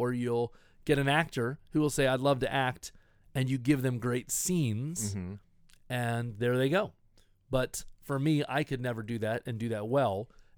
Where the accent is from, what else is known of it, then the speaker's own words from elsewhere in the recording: Midwest, United States; I grew up in the Midwest.